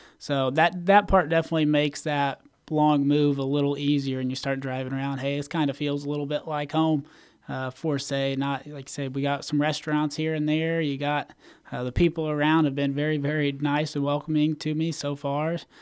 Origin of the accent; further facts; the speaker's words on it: New Castle, Indiana, United States; It's about 30 minutes away from my hometown of Newcastle in Muncie, Indiana